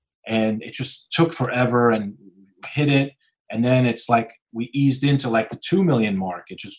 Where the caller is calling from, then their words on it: Parsippany, New Jersey, United States; So we're in New Jersey, a place called Parsippany, New Jersey. It's about 30 minutes from Manhattan.